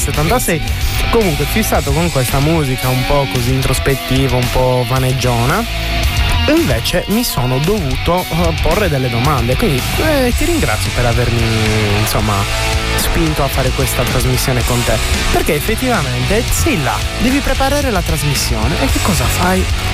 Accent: Sardinia, Italy; abbiamo una nostra identità che dobbiamo preservare e che è giusto che venga, insomma, amministrata da sardi, per i sardi e con i sardi.

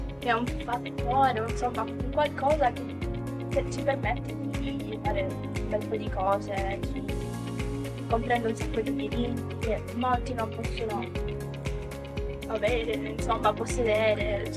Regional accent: Palermo, Sicily, Italy; also born or lived in Philippines; Possiamo dire palermitana, perché ormai sono cresciuta qui e sento tutto italiano.

